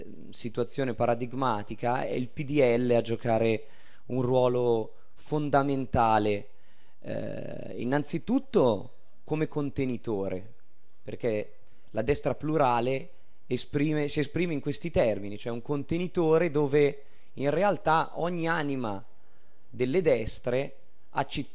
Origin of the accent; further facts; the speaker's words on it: Bergamo, Lombardy, Italy; Io sono bergamasco, volevo riportare un po' quella che è uno spaccato della nostra provincia